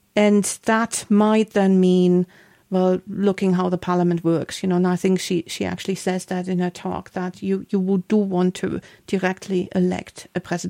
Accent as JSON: {"language": "English", "country": "Germany", "also_born_or_lived": "Scotland", "moved": "yes", "lives_now": "England, United Kingdom", "said": "You know, I'm from Germany. I met you in Scotland. Yep. We moved to England."}